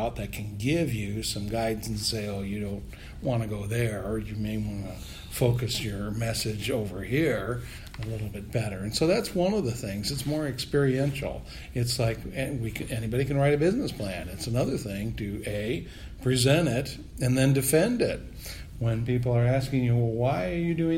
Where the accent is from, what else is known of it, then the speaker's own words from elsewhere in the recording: Frederick, Maryland, United States; I am from Frederick, Maryland.